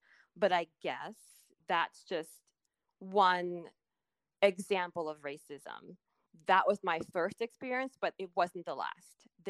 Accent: Juneau, Alaska, United States; I've had to come to terms with the fact that growing up in Juneau, I wanted to be white.

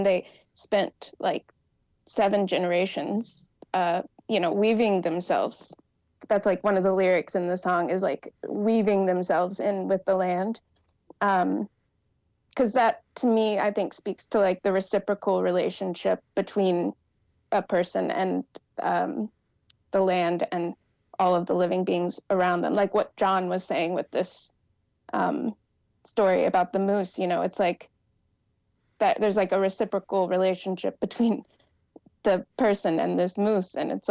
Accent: Oklahoma, United States; I'm from Oklahoma.

